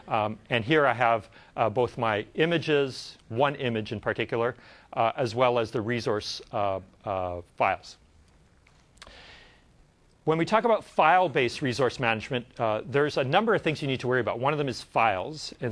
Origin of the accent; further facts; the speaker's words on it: Canada; I, for instance, speak English as my primary language, but I also speak French because I grew up in Canada, and I also speak Italian because my parents were Italian.